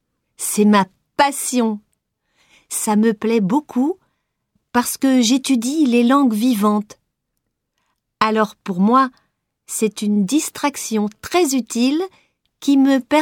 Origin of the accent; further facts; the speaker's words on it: India; now in France; Chez moi, en Inde, je ne sortais pas sans ma famille. Mais en France, je peux sortir seule.